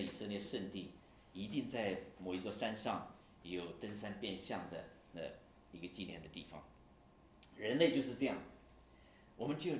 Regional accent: Hunan, China; 在咱们湖南，许多年前我回去的时候

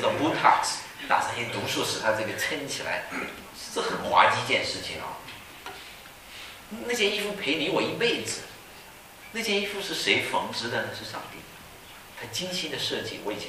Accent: China; now in United States; 出生成长在中国，重生得救在美国，永久定居在天国。

